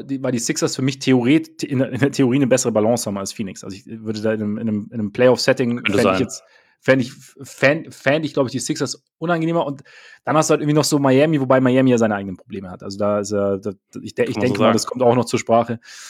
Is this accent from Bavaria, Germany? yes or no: yes; Bavaria, Germany; Ich bin hier im Umland aufgewachsen.